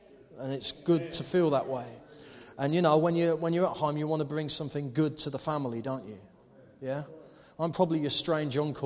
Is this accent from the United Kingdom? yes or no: yes; United Kingdom; Surely not. We're British.